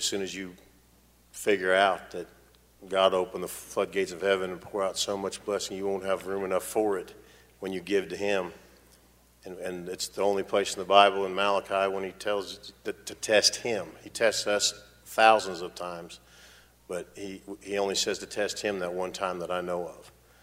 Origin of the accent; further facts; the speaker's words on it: Missouri, United States; because I'm from Missouri. I'm the show me state